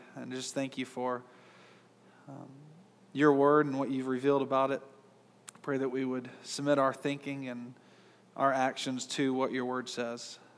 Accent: Georgia, United States; I am from Georgia, but I'm not teaching secessionism.

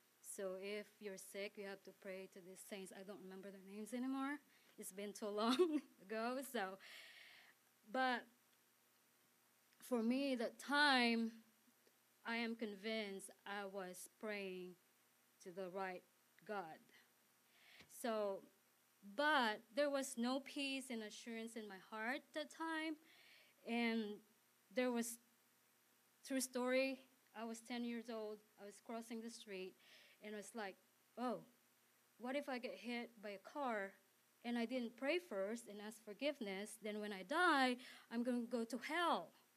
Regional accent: Philippines; born there; I was born in the Philippines in a very devout Catholic family.

